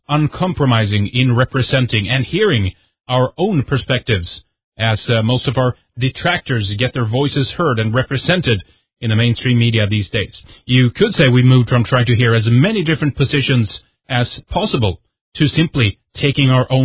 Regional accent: Sweden; from Sweden

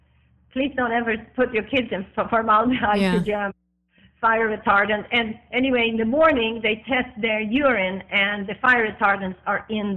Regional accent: Sweden; Well, I am from Sweden.

